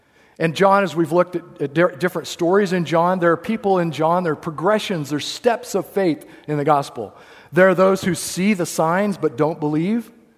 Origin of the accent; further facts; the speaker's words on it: Kansas, United States; also born or lived in Missouri; You know, hey, I was born in Missouri, raised in Kansas. This is culture for me.